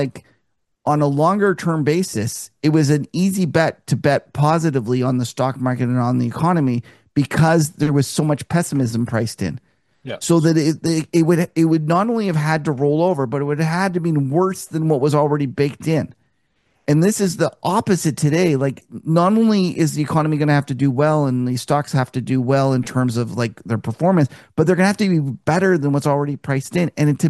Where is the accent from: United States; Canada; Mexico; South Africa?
Canada; I'm a Canadian.